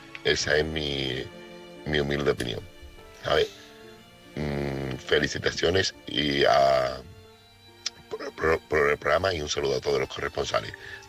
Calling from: Seville, Andalusia, Spain; corresponsal de Sevilla

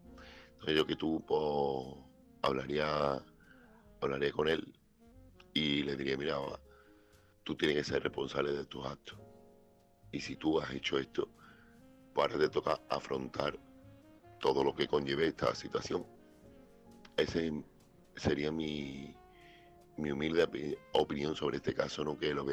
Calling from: Seville, Andalusia, Spain; corresponsal de Sevilla.

